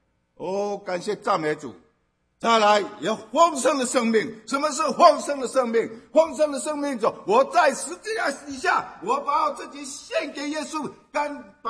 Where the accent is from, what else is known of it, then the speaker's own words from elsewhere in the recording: Taiwan; also born or lived in Zhongli / Kaohsiung; now in United States; 好像在 台湾的时候，我从我的老家乡下，我搬到城市，你要去户政事务所做个什么迁移